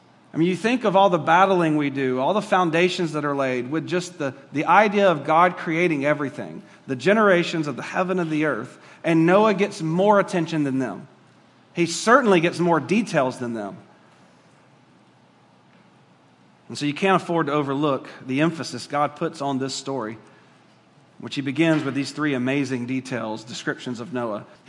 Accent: Georgia, United States; I'm from Georgia originally.

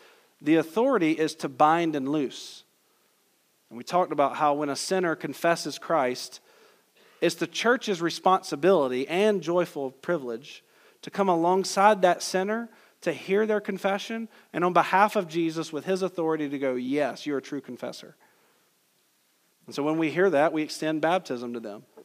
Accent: Georgia, United States; I'm just speaking subjectively how I grew up in Georgia and what I saw in California at different churches

